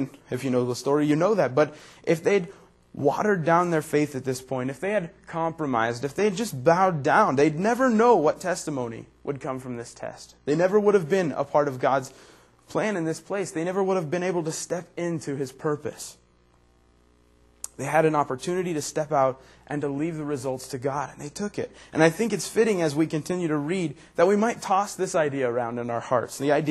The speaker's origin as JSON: {"language": "English", "country": "United States", "said": "because I'm an American Christian, I'm very safe"}